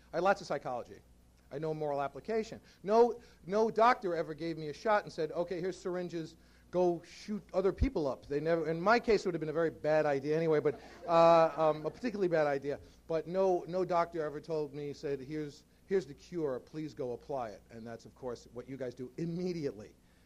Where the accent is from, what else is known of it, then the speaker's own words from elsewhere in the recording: New York City, New York, United States; I grew up in the Bronx in New York City.